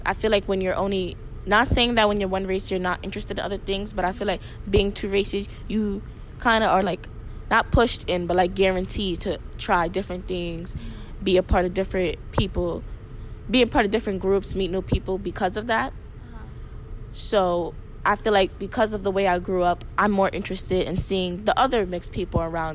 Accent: Honduras; I'm going to announce that I am African American, but I'm also am Honduran.

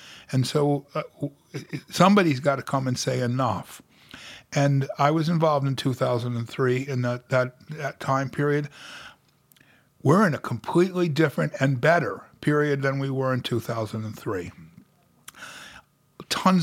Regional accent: Watervliet, New York, United States; And I grew up in Watervliet.

